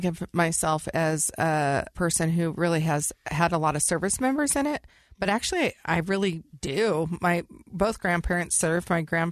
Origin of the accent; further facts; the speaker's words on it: California, United States; I was raised in California. My school was mostly public schools, but also some private schools.